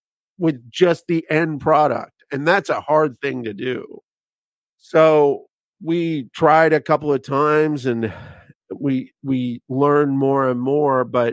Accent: Canada; now in Indiana, United States; So I'm originally from Canada. I live in the U.S. now. I live in Indiana

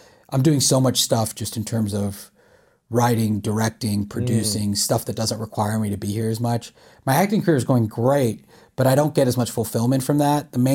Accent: Charlotte, North Carolina, United States; Well, I'm from Charlotte.

